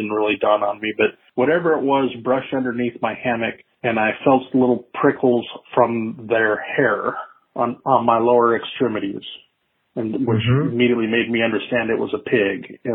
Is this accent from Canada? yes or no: no; El Paso, Texas, United States; You know, like I come from El Paso, so... There, no trees.